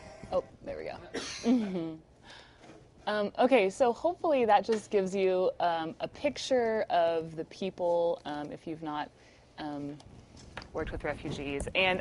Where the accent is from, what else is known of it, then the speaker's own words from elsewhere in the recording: Dallas, Texas, United States; We've always grown, we grew up in Dallas, so we've been around Dallas for a while.